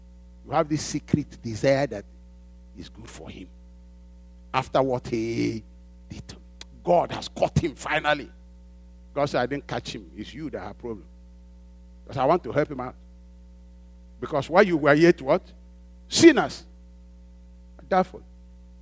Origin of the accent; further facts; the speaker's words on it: Owerri, Imo, Nigeria; You know, growing up, I grew up in Owerri. Beautiful place, beautiful.